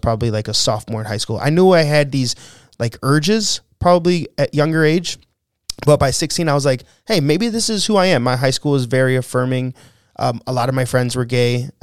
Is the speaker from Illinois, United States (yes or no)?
yes; Chicago, Illinois, United States; So I grew up here in Chicago, Illinois.